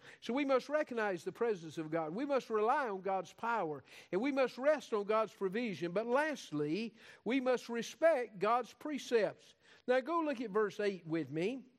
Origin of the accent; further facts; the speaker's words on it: United States; born there; I love my country. I'm grateful that I was born in America, and I'm grateful for the privilege I have.